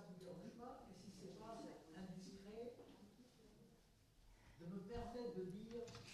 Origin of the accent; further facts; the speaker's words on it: Algeria; born there; je suis né en Algérie, il y a très longtemps